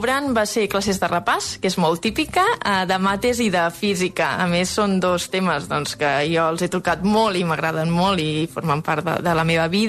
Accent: Molins de Rei, Catalonia, Spain; tinc 38 anys, sóc de Molins de Rei, porto 12 anys

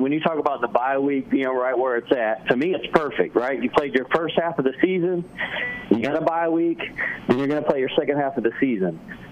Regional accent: Tampa, Florida, United States; by now, you know, me growing up in Tampa, so I'm a huge Lightning fan.

